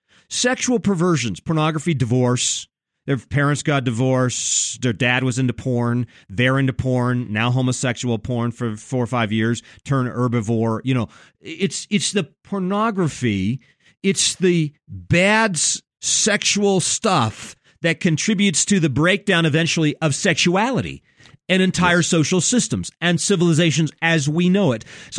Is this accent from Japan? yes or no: yes; Japan; When I grew up in Japan, I was just a kid in Japan